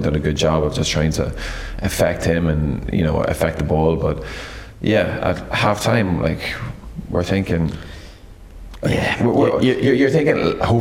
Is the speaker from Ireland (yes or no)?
yes; Ireland; Because, like, being Irish, your natural reaction is just to be pessimistic about everything.